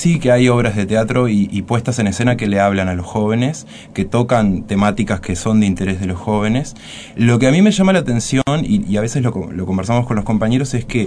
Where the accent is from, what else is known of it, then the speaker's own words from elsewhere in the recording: Canelones, Uruguay; Yo soy de Canelones.